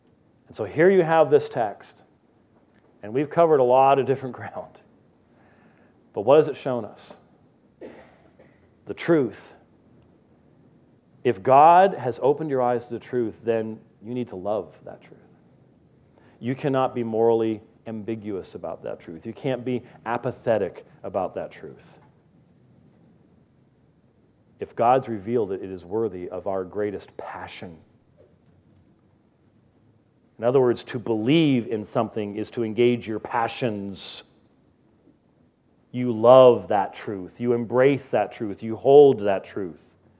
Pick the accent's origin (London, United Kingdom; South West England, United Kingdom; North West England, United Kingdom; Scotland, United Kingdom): Scotland, United Kingdom; I'm Scottish.